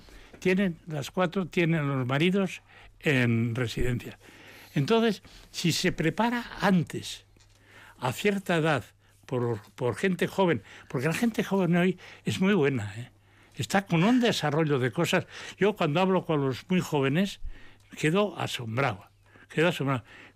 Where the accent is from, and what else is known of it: Basque Country, Spain